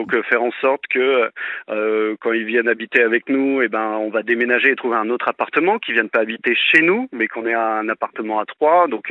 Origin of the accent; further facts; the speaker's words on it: Paris, Île-de-France, France; now in Bourgogne, France; je suis parisien, j'ai 32 ans.